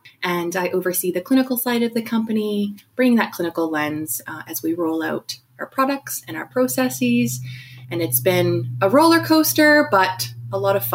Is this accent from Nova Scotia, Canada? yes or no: no; Edmonton, Alberta, Canada; I'm a second generation Vietnamese Canadian born and raised in Edmonton, Alberta.